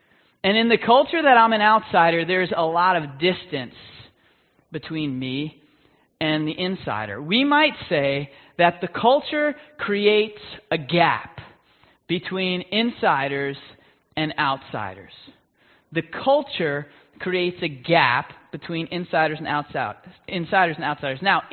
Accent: Long Island, New York, United States; I am from Long Island. And I am very Long Island, you know, I'm half Irish and half Italian.

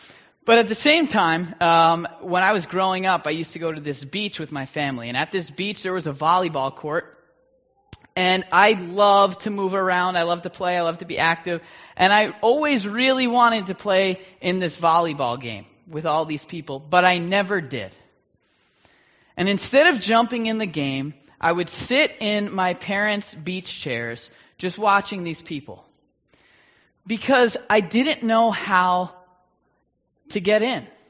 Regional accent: Long Island, New York, United States; I am from Long Island. And I am very Long Island, you know, I'm half Irish and half Italian.

